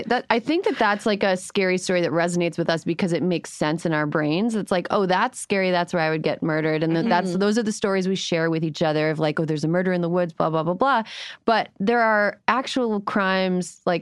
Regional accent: Wisconsin, United States; They're Eastern Wisconsin. I'm from Western Wisconsin.

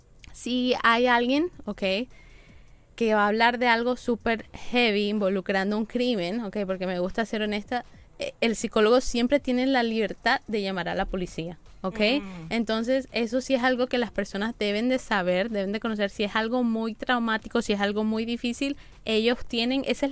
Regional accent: Colombia; los latinos, nosotros, yo soy de Colombia

